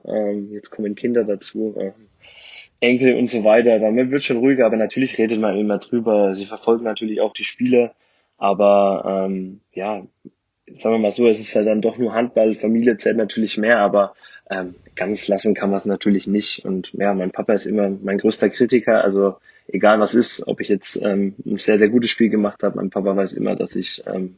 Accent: Ansbach, Bavaria, Germany; Da komme ich her, genau. Gebürtiger Franke. Und ja, also für alle, die das nicht wissen, Ansbach liegt im Großraum Nürnberg.

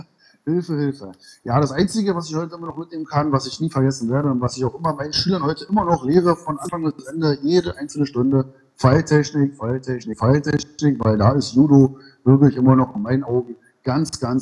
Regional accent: Berlin, Germany; waschecht aus Berlin-Ost, genau. Dann bin ich aus Berlin-Mitte, jetzt im Moment in Berlin-Treptow, also noch ein bisschen weiter in Osten rein

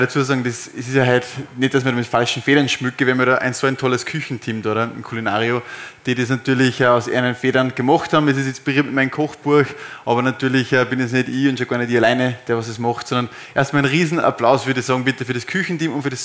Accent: Oberkappel, Upper Austria, Austria; oder der Oberkappel, oder wo ich herkomme, das ist halt meine Basis

